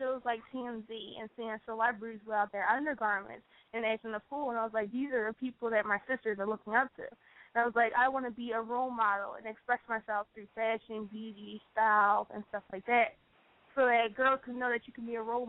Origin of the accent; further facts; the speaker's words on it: Philadelphia, Pennsylvania, United States; I'm from Philadelphia, PA.